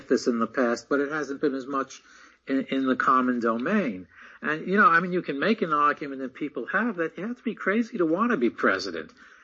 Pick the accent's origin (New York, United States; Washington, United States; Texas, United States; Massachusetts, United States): New York, United States; New York City; and this was in New York City, I grew up in the Bronx